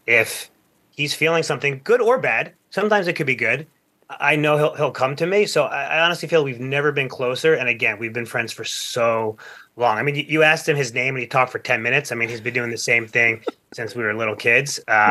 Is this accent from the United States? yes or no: yes; Plainview, New York, United States; so first of all, we're from Long Island, a town called Plainview.